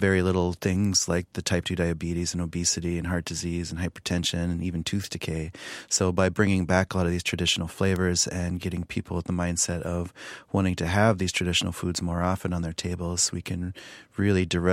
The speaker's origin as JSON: {"language": "English", "town": "Pine Ridge", "region": "South Dakota", "country": "United States", "tie": "born or raised there", "said": "So growing up on Pine Ridge, we had a sauce called wojapi, which was traditionally choke cherry."}